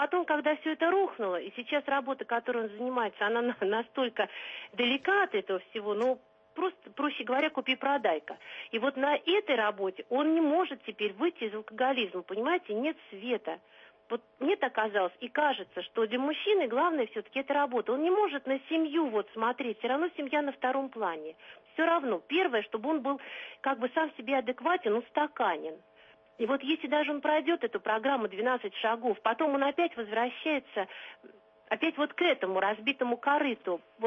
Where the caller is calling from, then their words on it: Moscow, Russia; я звоню из Москвы.